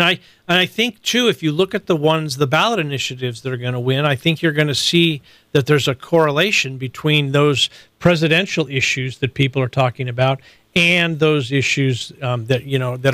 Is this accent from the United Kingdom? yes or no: no; California, United States; You know, I'm from California